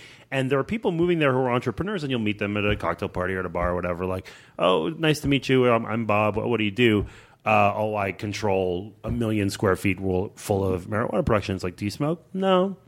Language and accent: English; Montreal, Quebec, Canada; I grew up in Montreal